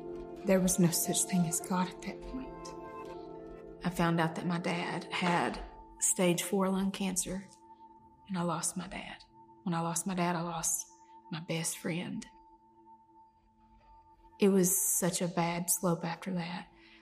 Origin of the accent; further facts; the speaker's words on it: Kentucky, United States; I'm from Eastern Kentucky. I grew up in a small family.